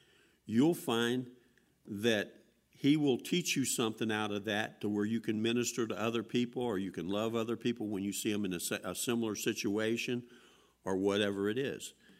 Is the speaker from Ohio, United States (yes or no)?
yes; Cincinnati, Ohio, United States; You know, I'm from Cincinnati, Ohio. I was born here. But, you know, originally my family was from Kentucky